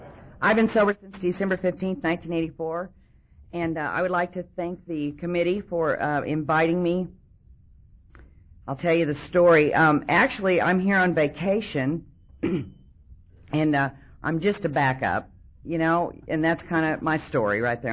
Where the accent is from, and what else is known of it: Oklahoma, United States; born there